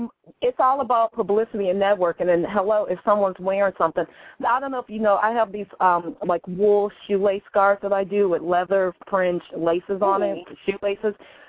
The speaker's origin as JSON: {"language": "English", "town": "Chicago", "region": "Illinois", "country": "United States", "said": "I am from the Chi, 312."}